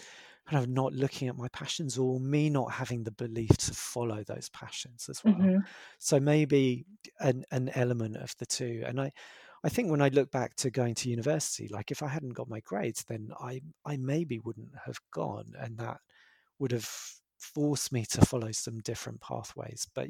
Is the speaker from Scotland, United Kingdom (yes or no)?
no; London, United Kingdom; So I grew up in London, northwest London. I now live in southwest London, so yeah, south of the River Rules.